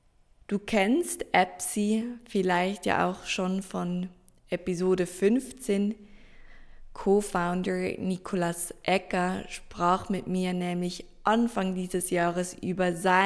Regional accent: Zurich, Switzerland; angefangen hat meine Reise 1996 in Zürich. Dort bin ich geboren, in der Nähe von Zürich aufgewachsen und dann aber als Kind relativ viel umgezogen.

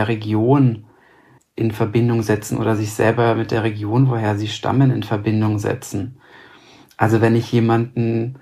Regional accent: Romania; now in Austria; ich bin A, Auslandsdeutscher, B, Auslandsrumäne, bin kein Österreicher, sondern lebe als Auslandsdeutscher und Auslandsrumäne in Österreich.

